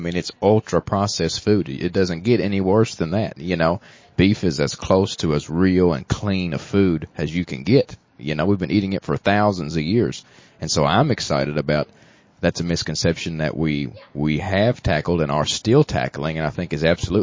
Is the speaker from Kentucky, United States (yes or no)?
yes; Kentucky, United States; now in Frankfort, United States; grew up in Fleming County, born and raised in Fleming County. Graduated from high school there